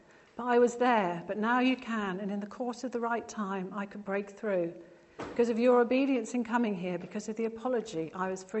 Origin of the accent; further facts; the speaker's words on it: England, United Kingdom; also born or lived in Malaysia; We came from England. Our parents were in the Philippines, or mine were, and we were at school in Malaysia. So we were actually living in three cultures.